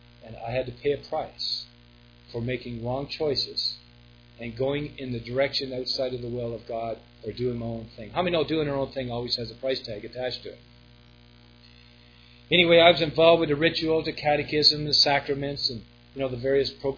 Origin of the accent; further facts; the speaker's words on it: Peterborough, Ontario, Canada; went back to my hometown, Peterborough, Ontario.